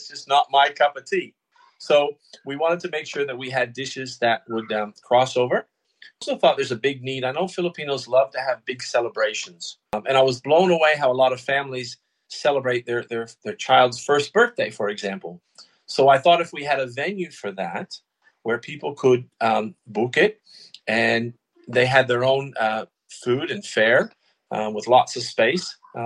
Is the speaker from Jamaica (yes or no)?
no; Canada; now in Darwin, Australia; And I opened a restaurant here in Australia. I'm originally from Canada. And I opened a restaurant here in Darwin called Salvatore's 28 years ago.